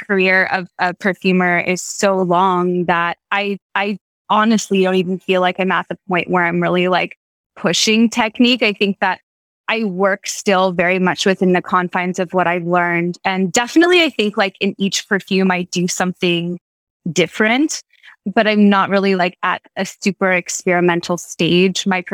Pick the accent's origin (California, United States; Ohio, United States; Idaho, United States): California, United States; now in New York City, United States; I'm originally from California.